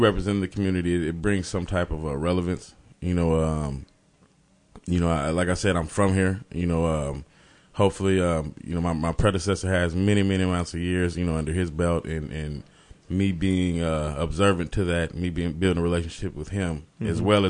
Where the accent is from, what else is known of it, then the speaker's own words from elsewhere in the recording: Urbana, Illinois, United States; but my family is from here in Champaign, Illinois, both sides, my mother and my father. I grew up in Urbana, Illinois. I'm from King Park.